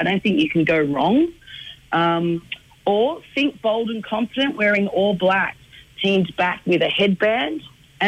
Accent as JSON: {"language": "English", "town": "Wollongong", "region": "New South Wales", "country": "Australia", "tie": "born or raised there", "moved": "as an adult", "said": "I grew up in Wollongong and I started at the age of 13, learned to pattern make, started creating my own designs."}